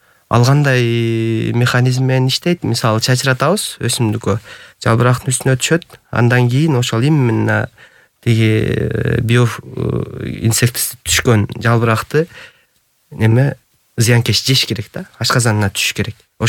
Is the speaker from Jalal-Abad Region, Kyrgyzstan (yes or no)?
yes; Aksy, Jalal-Abad Region, Kyrgyzstan; Мисалы бизде мен өзүм Жалал абад Аксыдан болом.